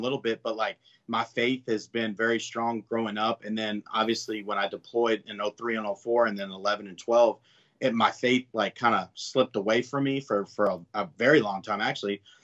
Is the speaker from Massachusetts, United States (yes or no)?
no; San Angelo, Texas, United States; also born or lived in Abilene; I was born in Abilene, but, Abilene, Texas.